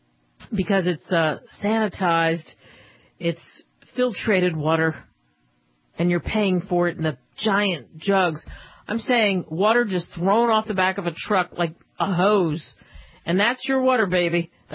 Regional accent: Illinois, United States; I'm a Cubs fan, and I grew up in Illinois and all that stuff.

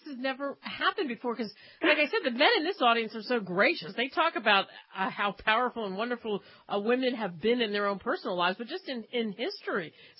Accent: Philadelphia, Pennsylvania, United States; You know, I'm from Philadelphia, and I'm thinking, Betsy Ross and all the things that have happened there

